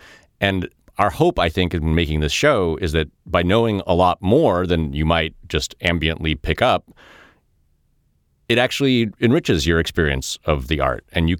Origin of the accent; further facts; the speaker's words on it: Russia; also born or lived in Chicago, United States; now in United States; Like I say in the podcast, like I came from Russia. My parents didn't really engage in American pop culture until later. My mom didn't know the difference between … Michael Jordan, despite the fact that we lived in Chicago